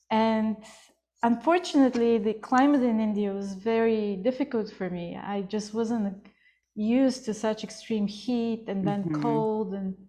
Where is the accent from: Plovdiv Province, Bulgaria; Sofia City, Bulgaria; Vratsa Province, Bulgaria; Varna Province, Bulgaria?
Plovdiv Province, Bulgaria; Plovdiv; English is a second language; I met a person who was running an underground yoga ashram in my hometown, Plovdiv, in Bulgaria.